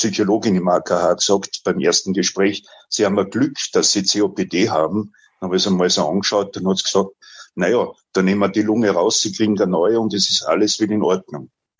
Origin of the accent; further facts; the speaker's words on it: Salzburg, Austria; ich muss sagen, ich bin eine Salzburger